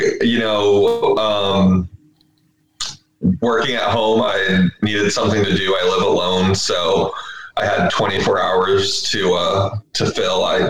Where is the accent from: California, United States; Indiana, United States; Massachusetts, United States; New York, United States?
New York, United States; now in Philadelphia, United States; I am from Philadelphia, originally from upstate New York, and I just wrote a book.